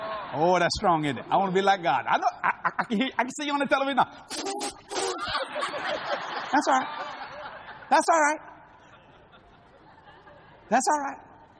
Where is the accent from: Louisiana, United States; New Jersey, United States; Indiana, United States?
Louisiana, United States; New Orleans; I'm a Cajun from New Orleans. You don't know my culture.